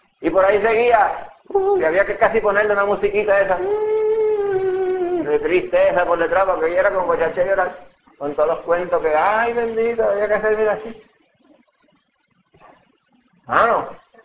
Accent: Dominican Republic; cuando yo me crié allá en la República Dominicana, y siempre estaba en la calle

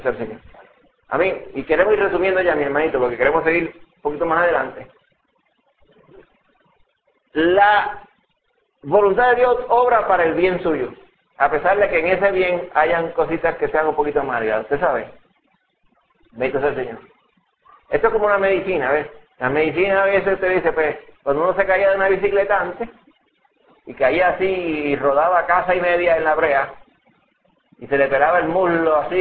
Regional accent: Dominican Republic; cuando yo me crié allá en la República Dominicana, y siempre estaba en la calle

